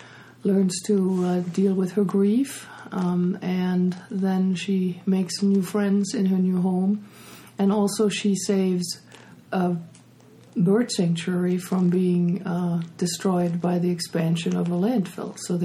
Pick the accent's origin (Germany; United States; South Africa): Germany; And I grew up in Germany, as I said, where we recycle most of our garbage.